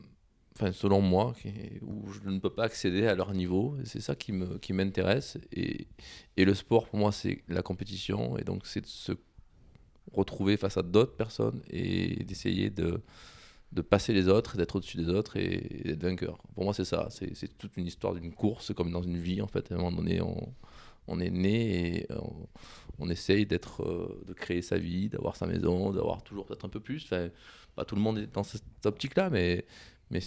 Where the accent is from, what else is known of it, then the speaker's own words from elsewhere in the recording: Provence-Alpes-Côte d'Azur, France; D'où viens-tu? Je suis des Basses-Alpes.